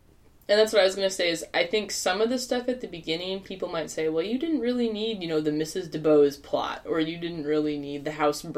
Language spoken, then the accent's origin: English; the South, United States; And as a Southerner